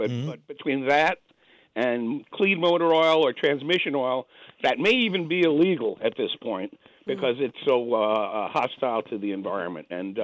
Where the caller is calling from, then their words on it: Brattleboro, Vermont, United States; I'm calling from Brattleboro